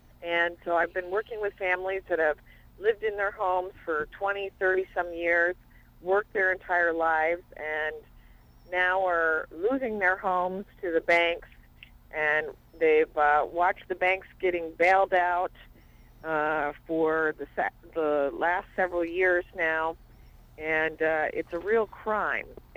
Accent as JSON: {"language": "English", "town": "Minneapolis", "region": "Minnesota", "country": "United States", "tie": "born or raised there", "said": "I'm very happy to be here in my hometown. I'm actually now in Northfield."}